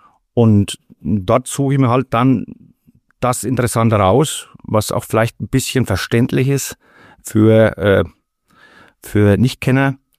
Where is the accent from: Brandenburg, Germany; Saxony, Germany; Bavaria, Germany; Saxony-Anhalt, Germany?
Bavaria, Germany; meistens bin ich in den Schwarzen Bergen unterwegs oder am Kreuzberg. Das ist so meine Heimatregion, da muss ich auch nicht weit mit dem Auto fahren.